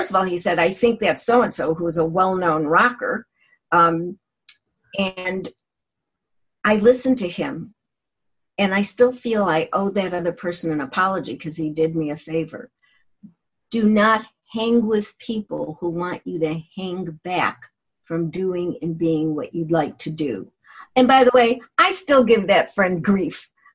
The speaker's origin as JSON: {"language": "English", "town": "Chicago", "region": "Illinois", "country": "United States", "lives_now": "San Francisco, United States", "said": "I'm originally from Chicago, though I've lived in San Francisco for many years."}